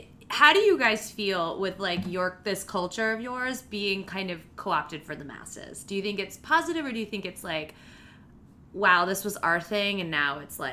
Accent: Voorhees, New Jersey, United States; Yeah, Voorhees, New Jersey.

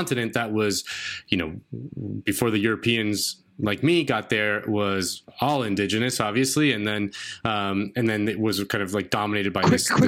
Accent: Miami, Florida, United States; because I grew up in Miami

